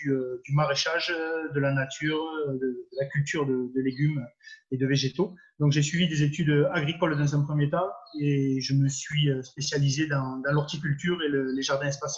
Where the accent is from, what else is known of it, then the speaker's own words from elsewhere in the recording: L'Isle-Jourdain, Occitanie, France; Je suis né à l'Île-Jourdain. C'est aux portes de Toulouse. C'est côté est du Gers. Donc je suis né à l'Île-Jourdain. J'ai fait mes études à l'Île-Jourdain parce que mes parents étaient agriculteurs à l'Île-Jourdain.